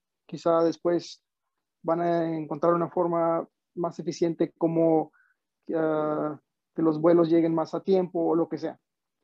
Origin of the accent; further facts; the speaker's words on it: Guanajuato, Mexico; Y yo soy de Guanajuato, del estado de Guanajuato en México